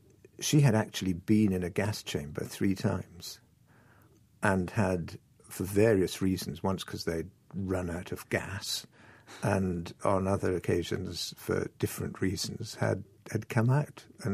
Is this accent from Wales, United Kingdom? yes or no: yes; Gorseinon, Wales, United Kingdom; born there; I was born in Gorsainham